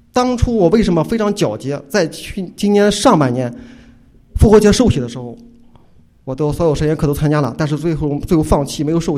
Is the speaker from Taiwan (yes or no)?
no; China; 作为一个中国人，一个有传统信仰、传统价值观的中国人